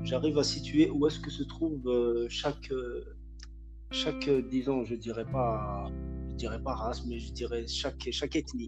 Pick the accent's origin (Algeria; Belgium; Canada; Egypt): Algeria; Kabylie; comme tu l'as dit, je suis Kabyle, je me présente en Kabyle.